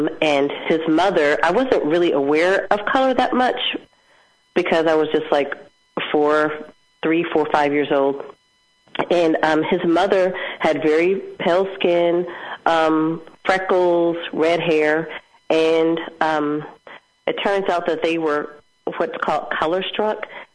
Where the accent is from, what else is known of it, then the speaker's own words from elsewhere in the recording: Flint, Michigan, United States; born there; also born or lived in Detroit, United States / Mercer Island, United States / Seattle, United States / Omaha, United States; I was born in Flint, Michigan, lived there for 3 weeks. My dad was working on his PhD, and after he got his PhD, we moved back to Detroit, and I was there for the first 5 years of my life.